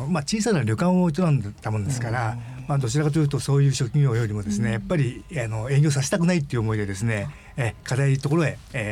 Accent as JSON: {"language": "Japanese", "town": "Ikawa", "region": "Shizuoka", "country": "Japan", "said": "井川出身なんですけどもね、島尻、そこに藩があったみたいなんですけどね、ただ本当にうちの一族だけでもですから、よく沖縄の人と間違えられることあるんですけどね。"}